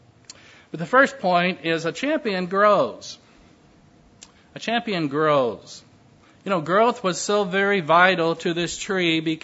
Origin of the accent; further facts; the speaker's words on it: Indiana, United States; I come from Indiana, and we're pretty much opposed to Kentucky basketball.